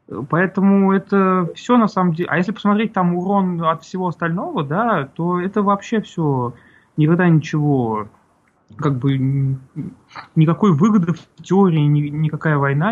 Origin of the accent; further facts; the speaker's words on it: Tatarstan, Russia; Там турки у нас, вот, например, там я из Татарстана, да, в Татарстане 5 заводов турецких.